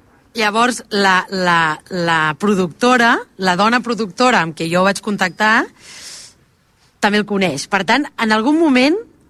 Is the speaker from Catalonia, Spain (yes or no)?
yes; Barcelona, Catalonia, Spain; soc de Barcelona